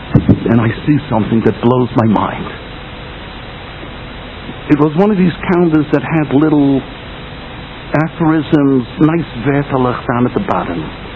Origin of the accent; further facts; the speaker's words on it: United States; But I'm an American. I'm a hoarder.